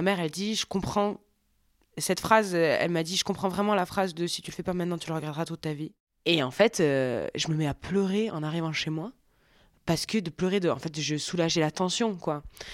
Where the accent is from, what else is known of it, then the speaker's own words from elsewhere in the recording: Occitanie, France; j'ai 25 ans, je viens du Gers et d'Aveyron